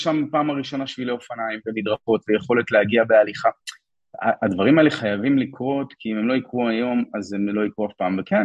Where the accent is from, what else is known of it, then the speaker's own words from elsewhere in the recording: Hong Kong; אני גדלתי בהונג קונג בשנות ה-90, אי זרוק באמצע הים